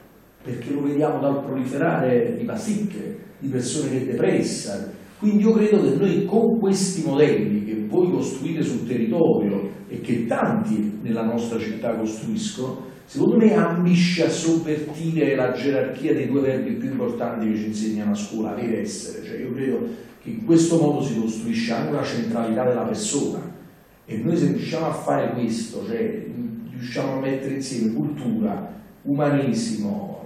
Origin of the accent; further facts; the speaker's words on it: Naples, Campania, Italy; e quindi da napoletano, per adesso da sindaco e dopo non so, ma sicuramente io ho scelto di rimanere a Napoli